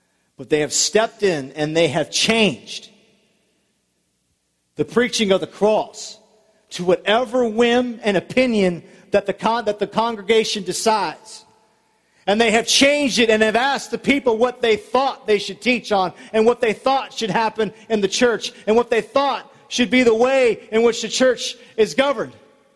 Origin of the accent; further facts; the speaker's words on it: Alaska, United States; growing up when I was little, growing up in Alaska and living in the wilderness, you always trapped.